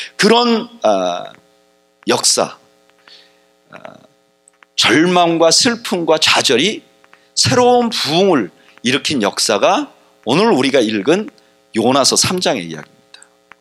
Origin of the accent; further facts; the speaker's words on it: South Korea; now in United States; 저희는 그 이민 와 있는 사람들입니다. 원래 태어나기는 한국에서 태어났던가 아니면 부모님이 한국 사람이고 그런데 이제 미국이라는 땅에 뭐 기회를 찾아왔던 여러 가지 이유로 이제 미국에 와서 살고 있잖아요.